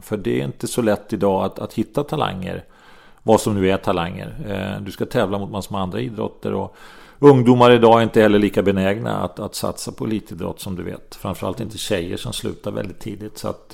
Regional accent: Södertälje, Stockholm County, Sweden; Och det året vi vann SM så var det som så att vi var 10 killar från Södertälje.

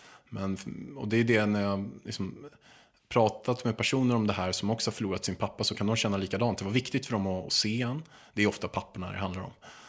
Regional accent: Chile; now in Sweden; Jag kom hit till Sverige från Chile under Pinochet-tiden, när jag kom hit väldigt många chilenare.

